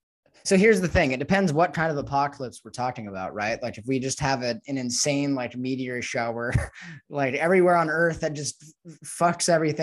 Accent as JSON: {"language": "English", "town": "Los Angeles", "region": "California", "country": "United States", "said": "Like I'm from Los Angeles. Los Angeles has zero American values."}